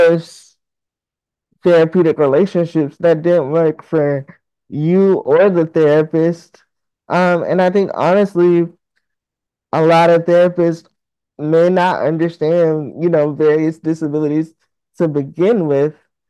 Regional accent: Alabama, United States; moved away; So when I lived back home, because I'm actually from Alabama, I was in community college

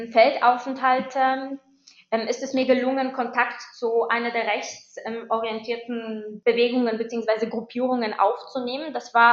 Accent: Poland; German is a second language; Einerseits war ich als Polin eine Insiderin

